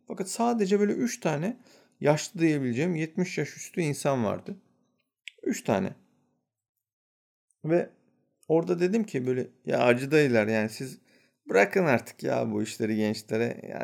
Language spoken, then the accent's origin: Turkish; Denizli, Turkey; Her neyse böyle dedim ben Türk'üm. Dedi neresinden? Dedim bilmezsiniz ya ben Denizliliyim.